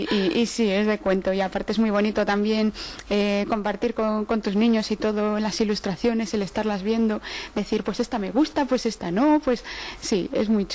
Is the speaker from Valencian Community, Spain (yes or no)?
no; Galicia, Spain; now in Madrid, Spain; Efectivamente, que soy yo muy gallega. Me vine para aquí, para Madrid, por amor, pero sí, Galicia la llevo ahí dentro.